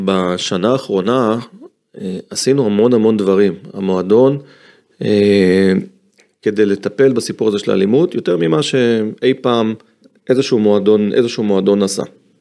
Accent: Yavne, Central District, Israel; גדלתי ביבנה בשנות ה-80, אתה גדל בצורה אחרת כשאתה גדל בשכונות האלה.

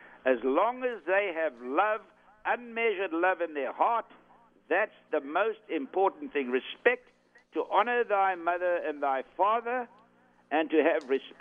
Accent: South Africa; that's the punishment that I've got to take as a South African. I said, I didn't invent segregation in my country.

